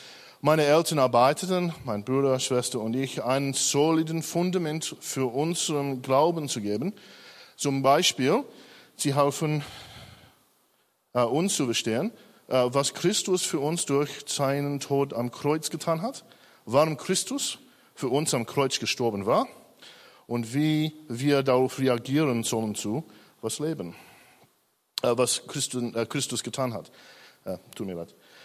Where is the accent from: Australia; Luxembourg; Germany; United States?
Australia; Sydney, New South Wales; German is a second language; moved away; Meine Familie und ich komme aus Sydney.